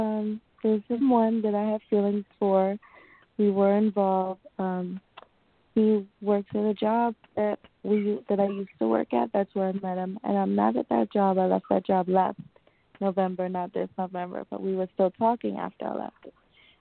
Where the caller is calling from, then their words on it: New York, United States; And I'm calling from New York.